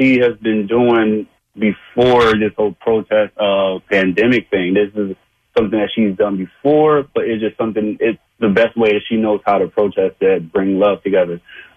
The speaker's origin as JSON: {"language": "English", "town": "Philadelphia", "region": "Pennsylvania", "country": "United States", "said": "I'm from North Philly."}